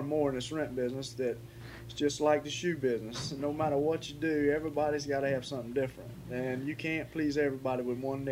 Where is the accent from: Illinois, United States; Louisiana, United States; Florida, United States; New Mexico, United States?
Florida, United States; Fernandina Beach; born there; I was born in Fernandina Beach, Florida, in October 2nd, 1951.